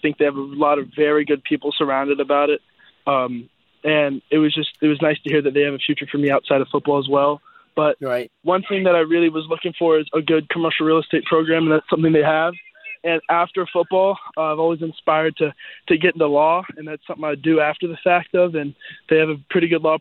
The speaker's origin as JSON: {"language": "English", "town": "Erie", "region": "Pennsylvania", "country": "United States", "tie": "born or raised there", "said": "I did. I grew up in Erie, Pennsylvania."}